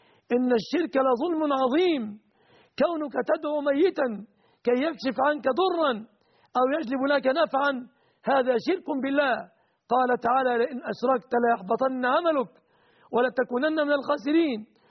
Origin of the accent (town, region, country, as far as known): Egypt